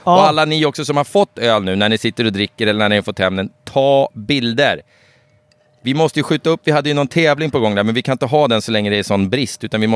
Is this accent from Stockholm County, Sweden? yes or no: yes; Täby, Stockholm County, Sweden; Det var lite lugnare hemma i Täby tycker jag.